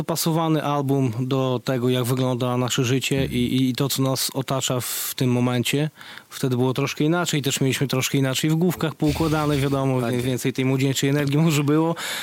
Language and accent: Polish; Białystok, Podlaskie Voivodeship, Poland; stamtąd się wywozimy, to jest nasze osiedle rodzime, więc stamtąd, nie inaczej.